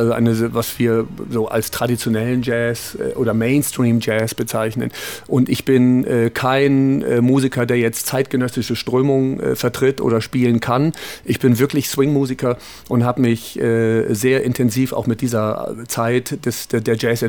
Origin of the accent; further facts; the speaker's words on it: Bremerhaven, Bremen, Germany; das war der Verkäufer eines Musikgeschäfts in meiner Heimatstadt Bremerhaven.